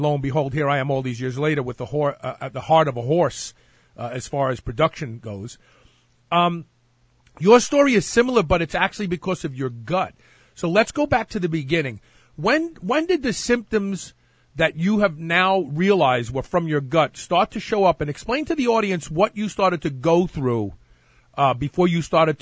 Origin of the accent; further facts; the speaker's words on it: New York, United States; this is even me growing up in New York